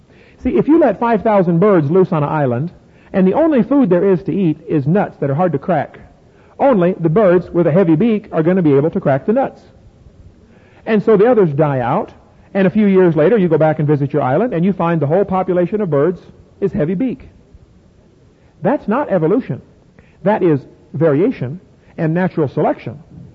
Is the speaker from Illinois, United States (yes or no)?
yes; Illinois, United States; Man, I come from Illinois, corn country.